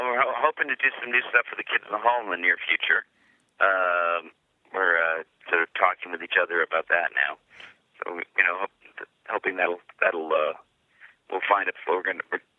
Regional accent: Canada; I'm from Canada.

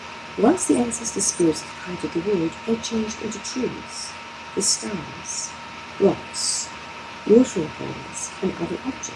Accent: Australia; being Australian, and given that our listeners are very much international

